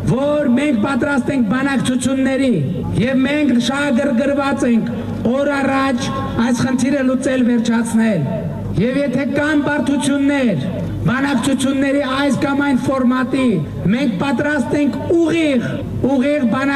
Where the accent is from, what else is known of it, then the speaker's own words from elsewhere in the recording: Ijevan, Tavush, Armenia; born there; Ես ծնունդով իջևանցի եմ